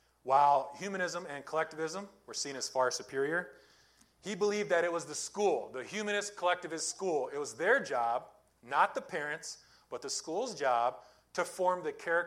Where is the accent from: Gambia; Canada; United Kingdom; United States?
United States; Indiana; it actually established a commune in Indiana, my home state, called New Harmony.